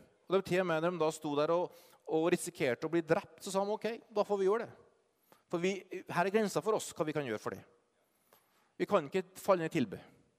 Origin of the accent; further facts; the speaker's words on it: Asker, Akershus, Norway; Ja, jeg har vokst opp i Asker.